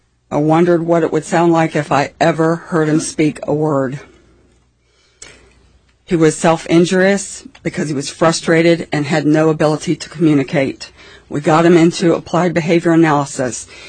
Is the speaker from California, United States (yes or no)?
no; Panama City, Florida, United States; I'm from Panama City, Florida.